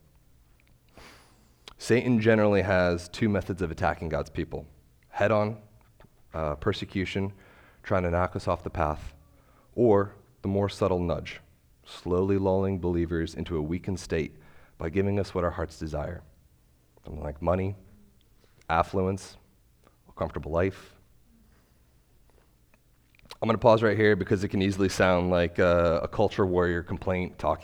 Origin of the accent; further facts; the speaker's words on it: United States; As an American, I think I struggle, and I think we struggle with the concept of corporate responsibility.